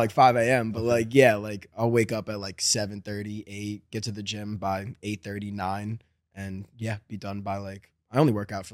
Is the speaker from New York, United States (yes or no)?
yes; Monroe, New York, United States; now in Los Angeles, United States; Monroe, Woodbury, about an hour north of the city.